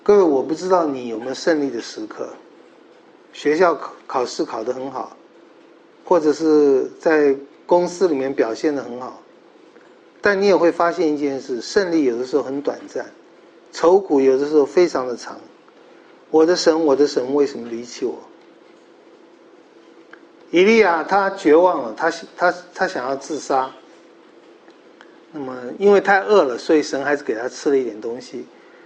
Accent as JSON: {"language": "Chinese", "country": "China", "said": "碰到我们人，尤其我们中国人，都被吃掉了。"}